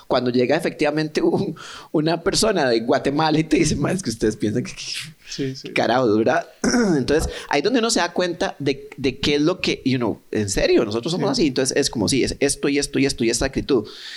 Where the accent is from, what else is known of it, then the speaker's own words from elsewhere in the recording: Costa Rica; Somos la Argentina de Centroamérica, mae.